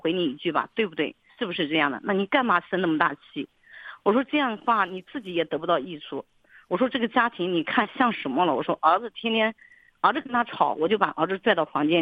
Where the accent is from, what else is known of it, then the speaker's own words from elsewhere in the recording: China; 因为我们内地人很不愿意去表达，特别是我们农村人也不会表达